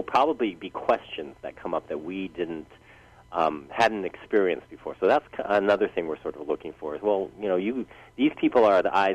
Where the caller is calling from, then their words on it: Maui, Hawaii, United States; But, you know, I'm calling from Maui